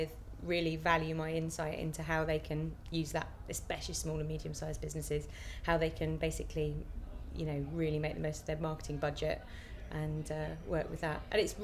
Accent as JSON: {"language": "English", "town": "Chesham", "region": "South East England", "country": "United Kingdom", "said": "I'm from Chesham in Buckinghamshire. And did you ask my age? Okay, I'm 29."}